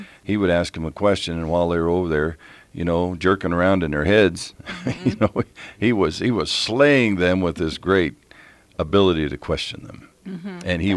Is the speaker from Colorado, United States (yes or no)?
yes; Denver, Colorado, United States; I'm from Denver.